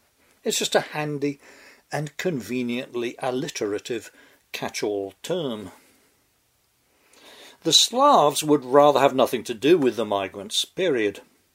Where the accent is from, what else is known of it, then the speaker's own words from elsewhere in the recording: Northampton, East Midlands, United Kingdom; I mentioned that Joy and her sisters, when children, had been evacuated to my hometown of Northampton